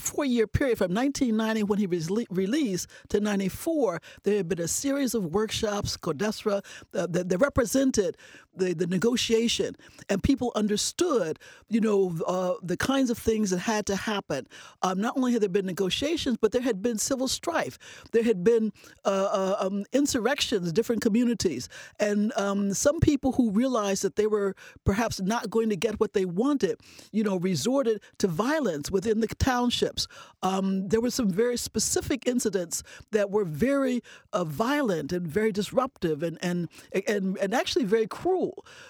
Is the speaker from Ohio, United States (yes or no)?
yes; Columbus, Ohio, United States; I was born and raised in Columbus